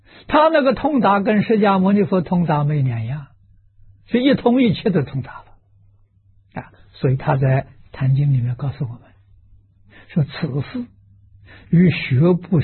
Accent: China; 毕业了啊，我们中国人家出师了啊

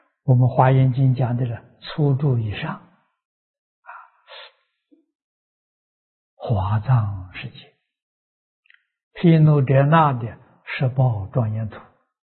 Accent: China; 我们中国人习惯叫老师

